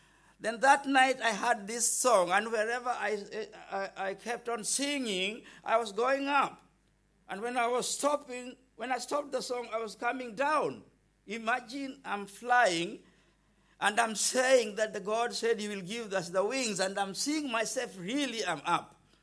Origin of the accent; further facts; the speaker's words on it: Bamako, Mali; English is a second language; I'm from Africa, Bamaku.